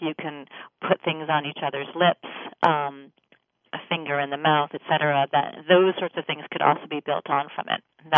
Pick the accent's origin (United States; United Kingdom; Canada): Canada; And I, in fact, I'm Canadian, and I was